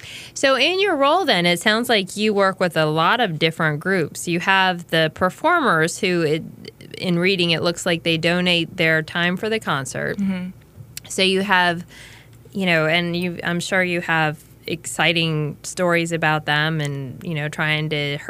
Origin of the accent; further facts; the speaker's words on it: Illinois, United States; because I grew up outside of Chicago, but, you know, you're around it all the time.